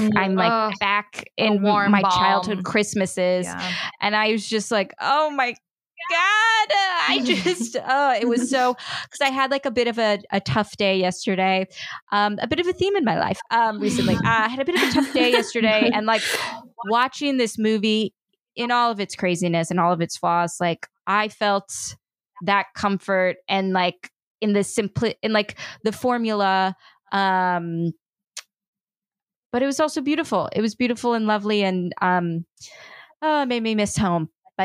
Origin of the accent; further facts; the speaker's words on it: Chicago, Illinois, United States; I'm from Chicago.